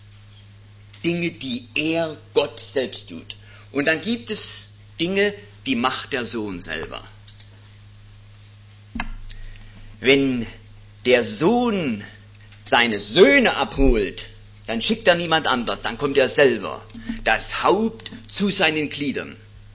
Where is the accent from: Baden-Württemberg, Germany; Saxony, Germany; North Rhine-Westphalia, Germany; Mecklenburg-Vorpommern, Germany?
Saxony, Germany; Hormersdorf; Ich komme aus Hormersdorf im Erzgebirge. Das ist ein ganz kleines Kuhnest. Ist nicht immer auf der Landkarte zu finden.